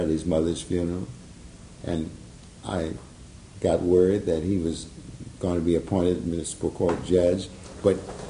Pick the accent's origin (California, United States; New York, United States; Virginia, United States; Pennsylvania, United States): California, United States; I was so provincial from California and country